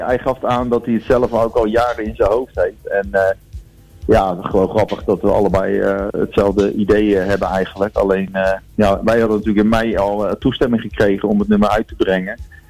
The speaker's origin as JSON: {"language": "Dutch", "town": "Rotterdam", "region": "South Holland", "country": "Netherlands", "said": "wij komen uit Rotterdam en wij hebben als voetbalclub natuurlijk Feyenoord."}